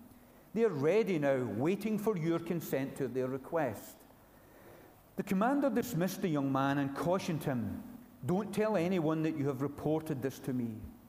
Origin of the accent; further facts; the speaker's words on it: Scotland, United Kingdom; So as a Scotsman, I get frustrated.